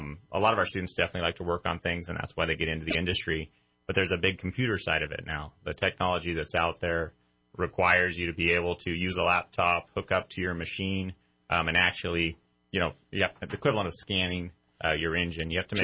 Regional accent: Cedarville, California, United States; Growing up in a small town, I grew up in Modoc County, so I'm a local kid pretty much.

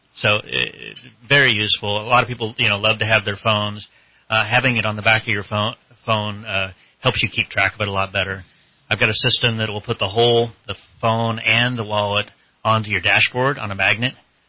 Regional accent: Redding, California, United States; also born or lived in Pasadena; I came back up here. I grew up in Redding and then moved down to Pasadena, Los Angeles area for about 15 years.

